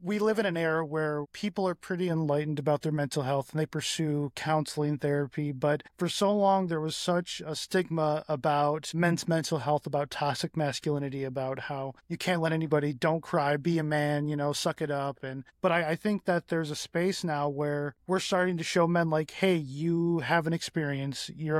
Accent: Flint, Michigan, United States; I grew up in Flint, you know, and the Flint life is a whole thing.

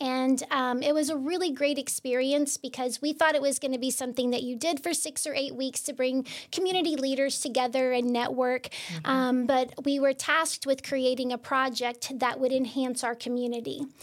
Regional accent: Berryville, Arkansas, United States; I grew up in Berryville, Arkansas, born and raised.

